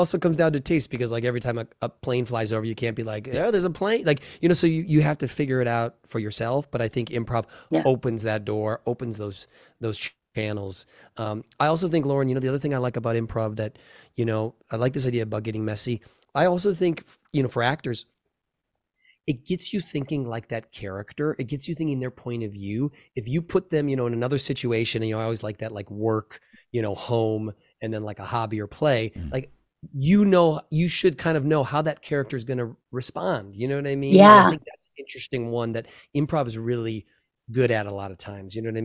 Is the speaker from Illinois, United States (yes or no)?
yes; Chicago, Illinois, United States; I always remember when I moved to LA, because I came from Chicago, and you'd go out in Chicago